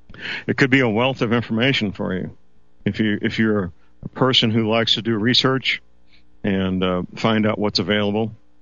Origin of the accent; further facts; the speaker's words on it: St. Louis, Missouri, United States; I know my hometown, Metropolitan St. Louis, has, I believe, 3, possibly 4.